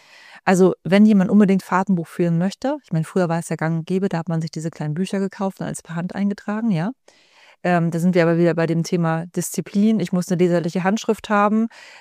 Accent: Hamburg, Germany; Ich komme ja selber aus dem Hamburger Raum, habe in der Hamburger Finanzverwaltung gearbeitet

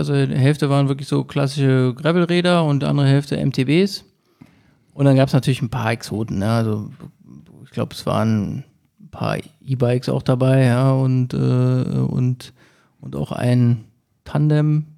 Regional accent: Berlin, Germany

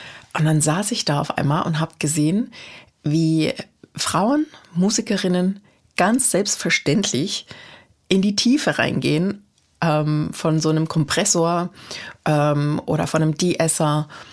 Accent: East Germany, Germany; ich bin ja in der DDR geboren und noch aufgewachsen.

